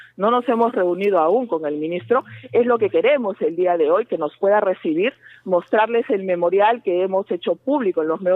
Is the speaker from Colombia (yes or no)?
no; Arequipa, Peru; now in Lima, Peru; porque yo soy de Arequipa, por cierto, feliz día para mi ciudad